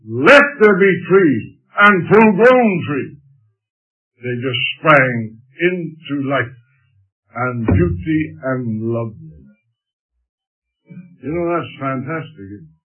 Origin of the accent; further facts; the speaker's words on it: Stratford, Ontario, Canada; Up in my hometown, Stratford, Ontario, where the Shakespearean festivals go on all summer